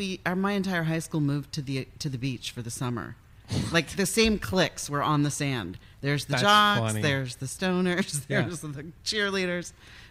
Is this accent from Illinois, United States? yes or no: no; Palos Verdes, California, United States; I grew up in Palos Verdes